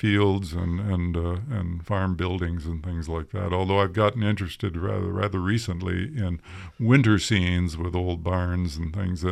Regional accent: Lake City, Minnesota, United States; starting with my hometown, Lake City, Minnesota, which is right on Lake Pepin, the widest spot in the whole Mississippi River

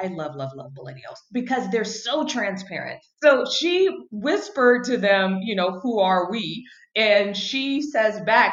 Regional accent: Los Angeles, California, United States; We come from Los Angeles, so we didn't even understand this.

